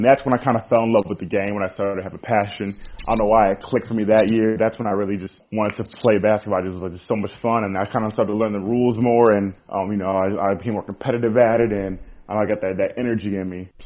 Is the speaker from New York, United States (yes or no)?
no; Minnesota, United States; I think back then it was, you know, I grew up in Minnesota, so it was Dante Culpepper and kind of Randy Moss.